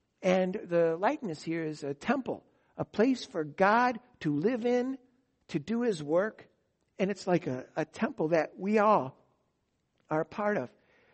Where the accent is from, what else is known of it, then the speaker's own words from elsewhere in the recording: United States; I am naturally resistant to that because I'm an American and I live in this century and no other.